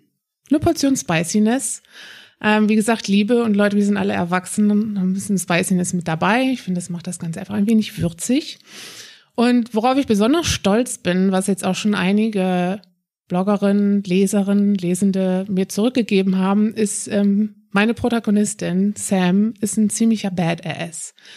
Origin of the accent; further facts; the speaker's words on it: Hamburg, Germany; Ich bin 35 Jahre alt. Ich komme aus Hamburg. Ich bin wohnhaft in Hamburg. Also ich bin ein richtiges Nordlicht. Keine Sorge, ich bin nicht zu wortkarg. Dafür hat das rheinländische Blut meines Vaters gesorgt.